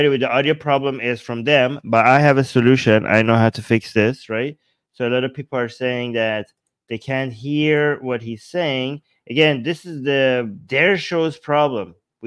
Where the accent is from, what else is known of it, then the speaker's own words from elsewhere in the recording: Iran; I grew up in Iran. I went to school there.